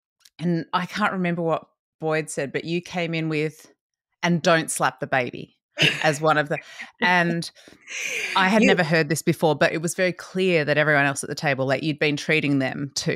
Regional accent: Australia; you know, I'm from Australia and we are an uncouth people.

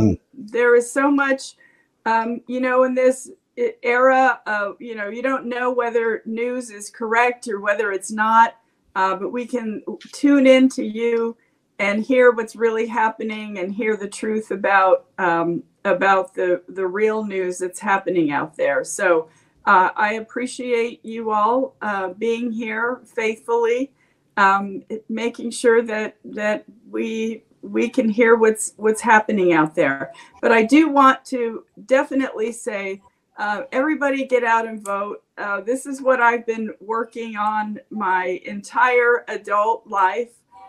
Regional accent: New Mexico, United States; I started out as an organizer in Indian country, you know, my home state of New Mexico.

